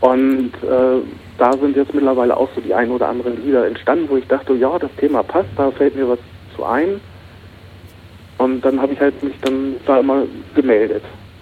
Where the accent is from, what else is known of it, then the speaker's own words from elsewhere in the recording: Braunschweig, Lower Saxony, Germany; Da ist es mir halt wirklich mal passiert, dass ich irgendwie mal bei uns in Braunschweig durch die Fußgängerzone gegangen bin.